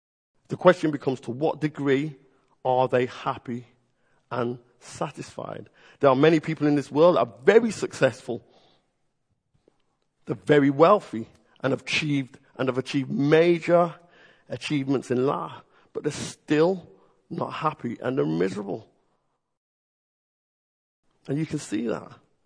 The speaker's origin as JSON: {"language": "English", "town": "Liverpool", "region": "North West England", "country": "United Kingdom", "tie": "born or raised there", "said": "In the fact that I grew up in Liverpool, and I used to almost, I mean, I grew up in the church"}